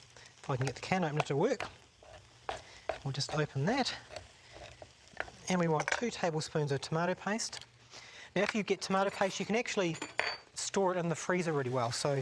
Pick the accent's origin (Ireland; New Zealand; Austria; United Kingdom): New Zealand; now in United States; Now I come from New Zealand where the carrots are massive.